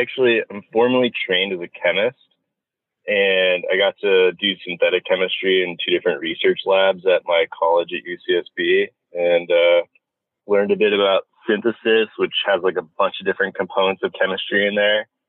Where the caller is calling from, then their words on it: Long Beach, California, United States; Yeah, I'm actually at our Type 7 lab in Long Beach, California.